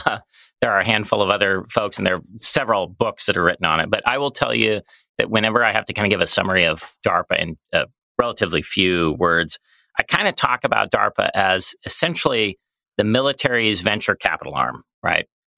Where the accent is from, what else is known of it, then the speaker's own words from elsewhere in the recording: Colorado Springs, Colorado, United States; In fact, I grew up in Colorado Springs, so you would think that I would have went to the Air Force Academy, which is there